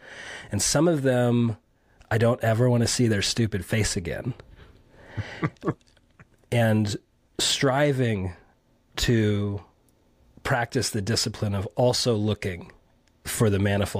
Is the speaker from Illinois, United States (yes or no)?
no; Phoenix, Arizona, United States; But growing up in Phoenix, so this is like high school years of the mid to late 90s